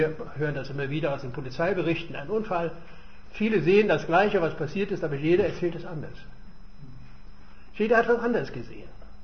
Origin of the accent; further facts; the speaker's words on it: Königsberg, Kaliningrad Oblast, Russia; Als Königsberger, ihr wisst, ich komme daher aus der Stadt Kant